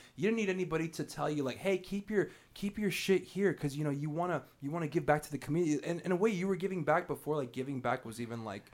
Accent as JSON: {"language": "English", "town": "Los Angeles", "region": "California", "country": "United States", "said": "I always thought that we were East LA, bro. Like I used to tell people like, where are you from? Like, oh, I'm from East LA."}